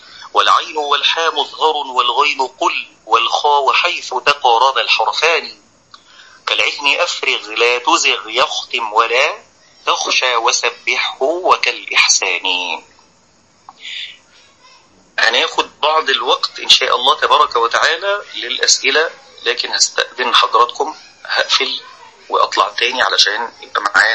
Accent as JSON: {"language": "Arabic", "country": "Egypt", "said": "التي نقرأ بها في بلدنا مصر"}